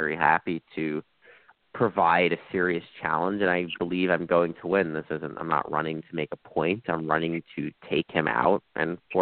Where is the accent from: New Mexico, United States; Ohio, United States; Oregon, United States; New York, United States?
New York, United States; Brooklyn; I'm a lifelong resident of the district. I grew up in Brooklyn and Bay Ridge.